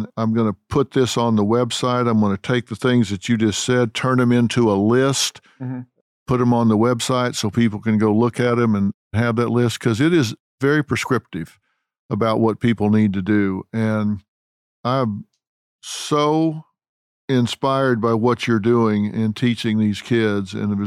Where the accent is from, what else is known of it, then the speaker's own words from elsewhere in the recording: Texas, United States; Well, I'm not from Hollywood. I'm not a let's do lunch guy. I'm from Texas.